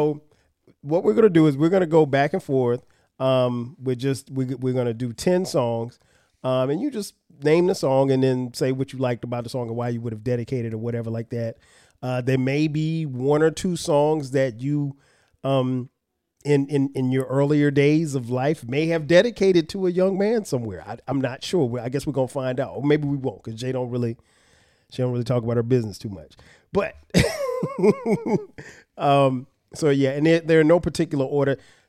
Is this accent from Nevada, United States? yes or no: no; Florence, South Carolina, United States; In my hometown of Florence, South Carolina, they used to play a lot of songs on what we call the Quiet Storm.